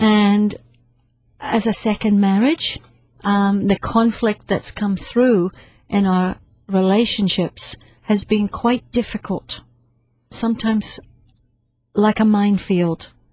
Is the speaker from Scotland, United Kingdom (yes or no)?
yes; Scotland, United Kingdom; born there; I was born in Scotland, and we lived in a very small apartment in my early years, and so I was used to small environment, small territory, safe territory.